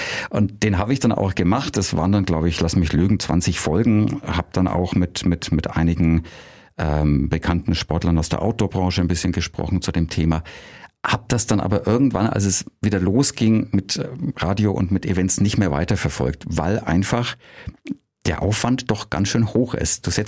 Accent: Nuremberg, Bavaria, Germany; ich komme ursprünglich aus Nürnberg. Ich komme aus Großgründlach, bin quasi in diesem Dreiländereck Nürnberg, Fürth, Erlangen groß geworden

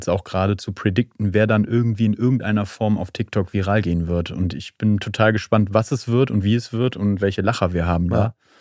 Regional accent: Wuppertal, North Rhine-Westphalia, Germany; die im Übrigen Wuppertal heißt, wie meine Heimatstadt, bin ich sehr stolz drauf.

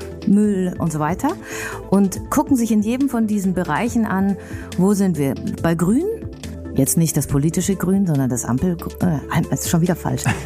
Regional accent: Bavaria, Germany; bin aus Bayern

